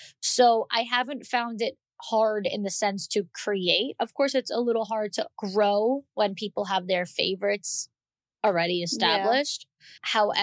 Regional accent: New York, United States; So in my real life, I'm from New York. Like, I'm a very outspoken type of person.

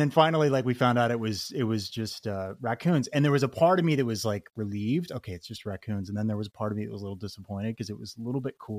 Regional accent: Boulder, Colorado, United States; I grew up in Boulder, Colorado, and we had these bunch of trees behind our house.

